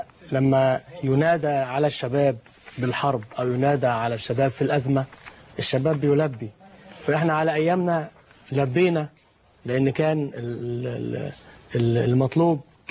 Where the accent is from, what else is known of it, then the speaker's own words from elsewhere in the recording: Suez, Suez Governorate, Egypt; لأن أنا أصلا من السويس والبحر بالنسبة لنا بحرية